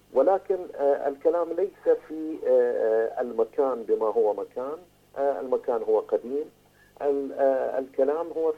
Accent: Bahrain; نحن كشعب بحريني لا توجد عندنا مشكلة مع الديانات الأخرى

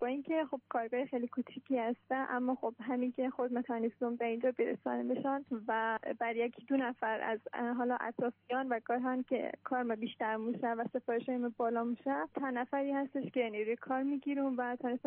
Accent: Mashhad, Razavi Khorasan, Iran; born there; متولد سال 1373، متولد مشهد هستم و اصالتا از بهسود افغانستان.

